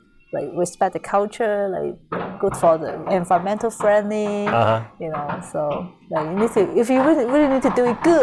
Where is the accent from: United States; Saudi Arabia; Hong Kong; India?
Hong Kong; I'm from Hong Kong.